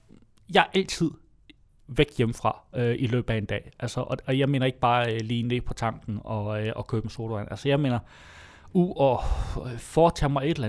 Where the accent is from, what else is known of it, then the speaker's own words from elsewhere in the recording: North Denmark Region, Denmark; Jeg er nordjyde.